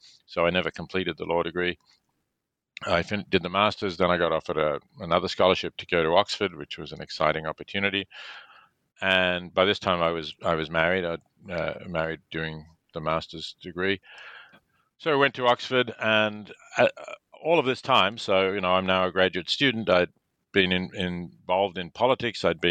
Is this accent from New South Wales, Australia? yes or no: no; Melbourne, Victoria, Australia; I was born in Melbourne, Australia. My parents had come to Melbourne in 1938 after living in Vienna, fleeing the Nazis because they were Jewish.